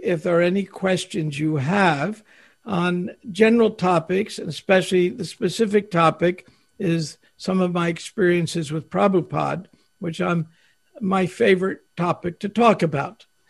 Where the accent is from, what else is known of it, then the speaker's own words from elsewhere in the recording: New Jersey, United States; I am from New Jersey, and those of us from New Jersey always confess that even for us, English is a second language.